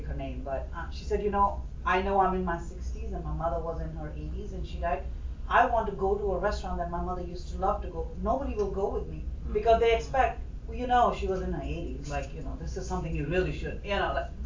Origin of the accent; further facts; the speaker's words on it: India; moved away; I don't have family in the country. I grew up in India. No family.